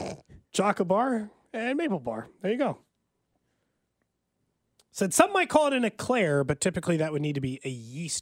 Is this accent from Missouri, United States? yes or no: yes; Kansas City, Missouri, United States; I grew up in Kansas City. Everyone I know calls them a Long John.